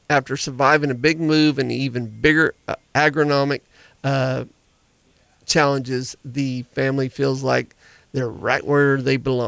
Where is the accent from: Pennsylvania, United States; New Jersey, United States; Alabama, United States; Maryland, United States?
Maryland, United States; Growing up in Maryland, there was orchards and you pick strawberries and blueberries and on the farm creameries